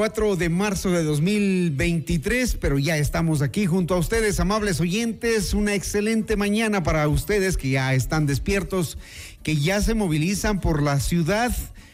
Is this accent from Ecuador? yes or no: yes; Quito, Pichincha, Ecuador; en el sur de Quito, en el sector del Valle de los Chillos, que es de donde yo vengo.